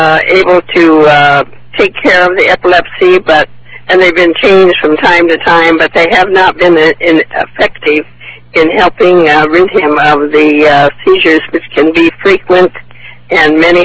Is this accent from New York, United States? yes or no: no; California, United States; I'm from Southern California, in the area like Laguna Gil, San Juan, and San Clemente.